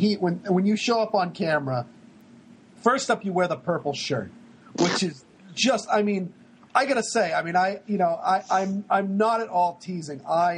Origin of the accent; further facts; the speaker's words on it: Maine, United States; I'm from Maine, and there's nothing wrong with not having a full mouth of teeth